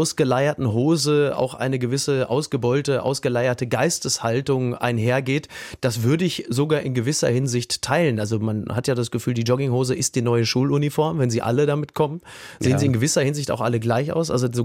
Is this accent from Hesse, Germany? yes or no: no; North Rhine-Westphalia, Germany; ich komme aus dem Ruhrgebiet